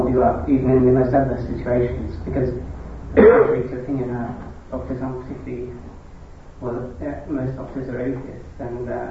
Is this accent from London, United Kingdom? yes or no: no; Oxford, South East England, United Kingdom; born there; I was born in Oxford, and I come from a non-Christian background, essentially, though I did go to Sunday school as a child.